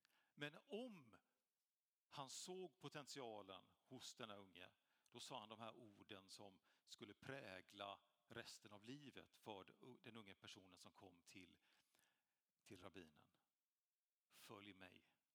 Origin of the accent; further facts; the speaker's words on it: Gothenburg, Västra Götaland County, Sweden; våran kyrka i Göteborg, där jag kommer ifrån